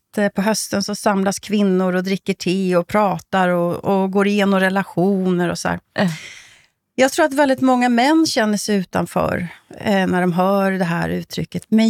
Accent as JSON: {"language": "Swedish", "country": "Sweden", "said": "men som svensk blir man lite vånad när man reser österöver."}